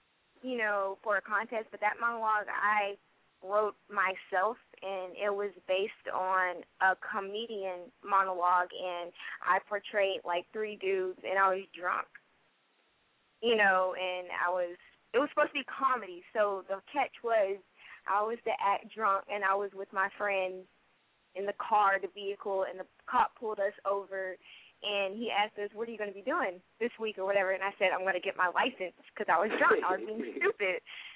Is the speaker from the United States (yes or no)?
yes; Georgia, United States; I'm a model and I'm an actress, and I'm from Georgia.